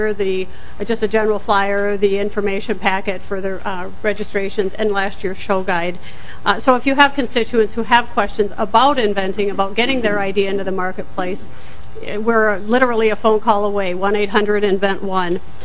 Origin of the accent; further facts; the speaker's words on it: Redwood Falls, Minnesota, United States; I am from Redwood Falls, Minnesota